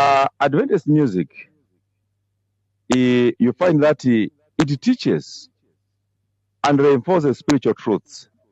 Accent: Zambia; I'm from Zambia myself, this is Malawi

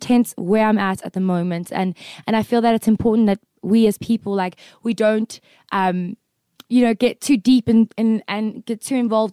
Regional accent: South Africa; I'm just a South African white girl

